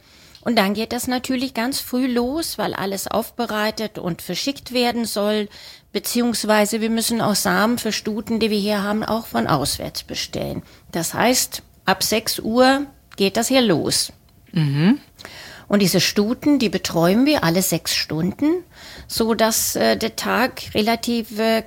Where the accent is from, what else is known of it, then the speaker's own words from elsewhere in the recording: Sweden; German is a second language; now in Celle, Germany; Ich komme ja ursprünglich aus Schweden, hatte in Hannover hier studiert